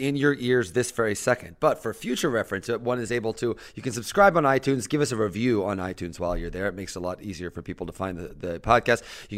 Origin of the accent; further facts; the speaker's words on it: Illinois, United States; Illinois is basically Nebraska with Chicago at the top.